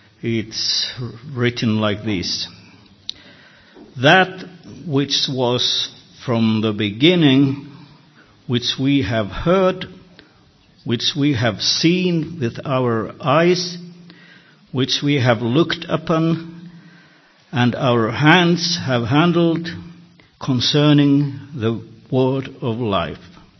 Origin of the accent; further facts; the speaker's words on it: Finland; English is a second language; also born or lived in Israel; Okay, I come from Finland.